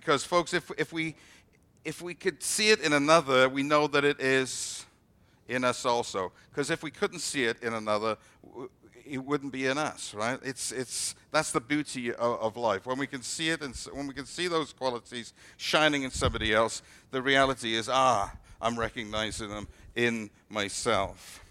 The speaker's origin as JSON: {"language": "English", "region": "Wales", "country": "United Kingdom", "said": "I'm from Wales"}